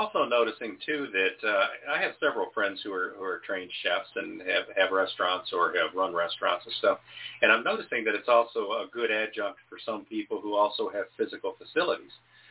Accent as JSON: {"language": "English", "region": "Michigan", "country": "United States", "said": "I'm from Michigan originally, and they've got a million winter festivals up there."}